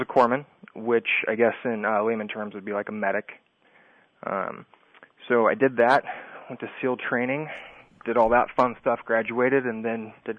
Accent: Washington, United States; Well, let's see. I grew up in Washington State, very active, played sports, huge basketball guy.

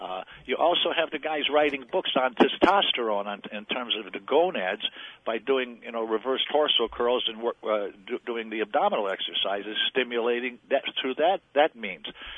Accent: Chicago, Illinois, United States; I grew up in Chicago in a Polish neighborhood, and people used to call us dumb Polacks

